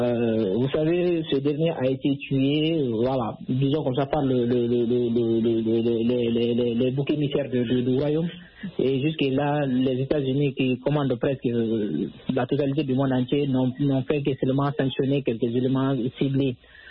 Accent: Mali; chez moi au Mali ici

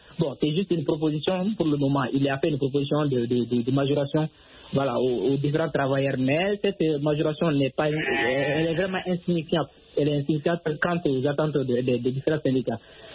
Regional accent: Mali; chez moi au Mali ici

